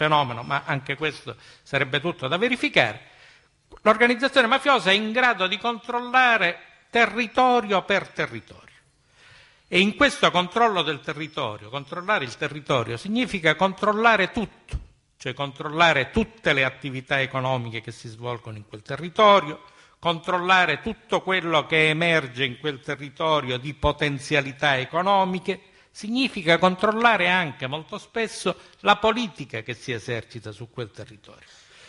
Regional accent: Sicily, Italy; siamo siciliani, viviamo in Sicilia, lottiamo in Sicilia.

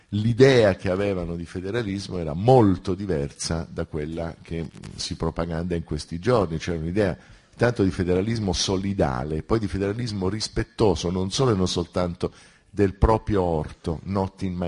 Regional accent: Taranto, Apulia, Italy; quando io vado nella mia città d'origine, che è Taranto

